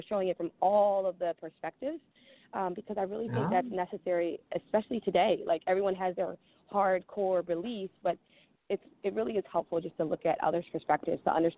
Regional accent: Philadelphia, Pennsylvania, United States; another Philadelphia story, which is where we are from. We're from Philadelphia.

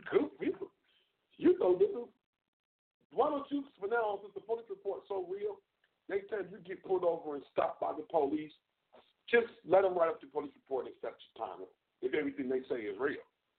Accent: Chicago, Illinois, United States; I grew up in Chicago.

